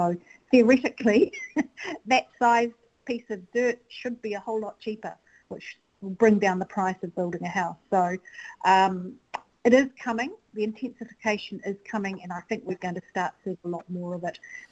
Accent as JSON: {"language": "English", "town": "Rotorua", "region": "Bay of Plenty", "country": "New Zealand", "tie": "born or raised there", "said": "Look, I tell you what, I grew up in Rotorua."}